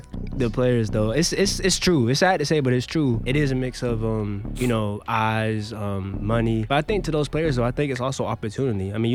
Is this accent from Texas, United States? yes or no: no; Florida, United States; I'm from Broward.